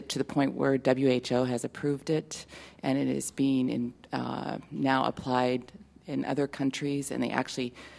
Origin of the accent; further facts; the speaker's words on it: St. Louis, Missouri, United States; from St. Louis, and since you are in St. Louis